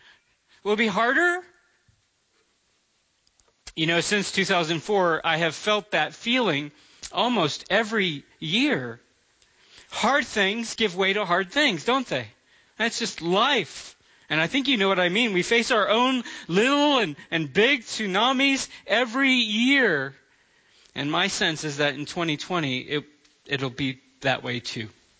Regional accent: Florida, United States; I know in my home state, Florida, it was a really hard year for them.

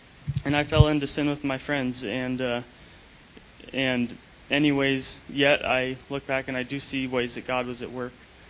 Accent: Ainsworth, Nebraska, United States; I was born and raised in Ainsworth, Nebraska, and I was fortunate enough to be raised in a Christian home.

